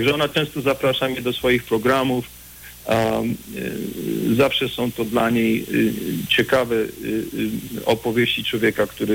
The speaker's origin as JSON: {"language": "Polish", "town": "Wrocław", "region": "Lower Silesian Voivodeship", "country": "Poland", "tie": "born there", "said": "Tak, urodziłem się we Wrocławiu, tak, oczywiście."}